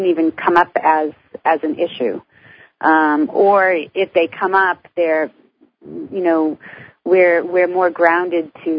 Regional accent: Massachusetts, United States; accent: Boston; That was my Boston accent, by the way, that just came out. I even caught it.

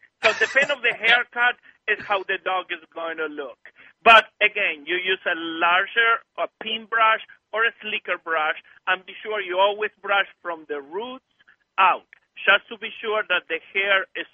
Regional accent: Argentina; English is a second language; now in United States; I grew up in Argentina

